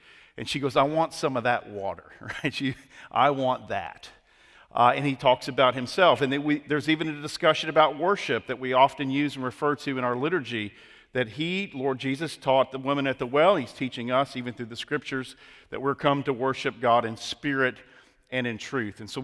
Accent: Florida, United States; I'm originally from South Florida, just outside of Palm Beach County

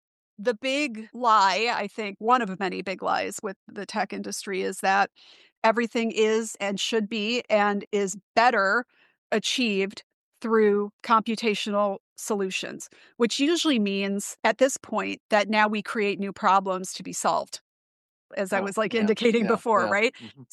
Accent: Wisconsin, United States; I'm from the Midwest, I'm from Wisconsin.

